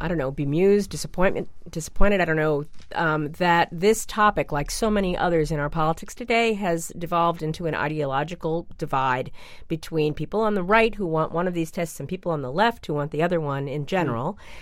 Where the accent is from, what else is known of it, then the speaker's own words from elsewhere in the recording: New York, United States; You know, I come from a state, I grew up in New York, where we had the Regents high stakes test at the end of every year in every subject in high school anyway.